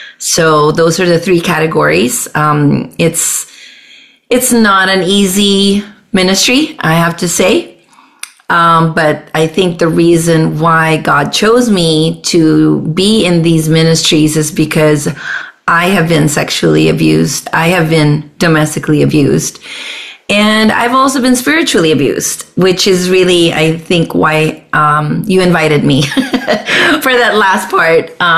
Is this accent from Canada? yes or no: no; Philippines; moved away as an adult; now in United States; I am a Filipino, born and raised for 20 years before coming here to the United States for good.